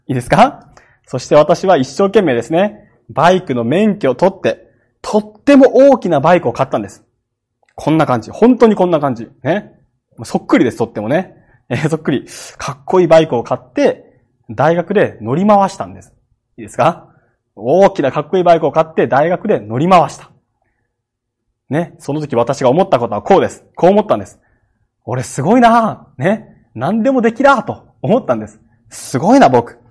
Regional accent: Kagoshima, Japan; born there; 鹿児島県で生まれたのはいいんです。

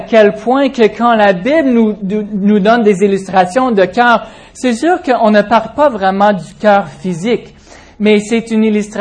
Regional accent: Georgia, United States; French is a second language; now in Canada; Moi, je viens de la Géorgie, alors c'est juste en haut de la Floride, puis il fait quand même beaucoup plus chaud qu'ici.

